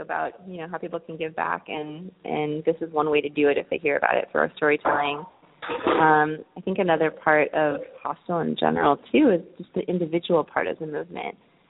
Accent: Phoenix, Arizona, United States; I'm from Phoenix originally.

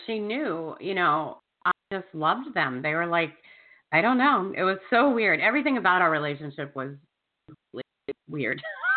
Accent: the South, United States; I'm a Southerner. We stab people in the back really easy and smile.

